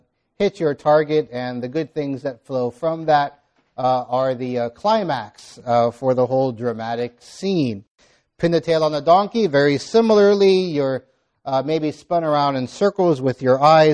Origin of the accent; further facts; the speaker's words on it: Miami, Florida, United States; As a child growing up in Miami, my mother particularly enjoyed making piñatas for every birthday party for us four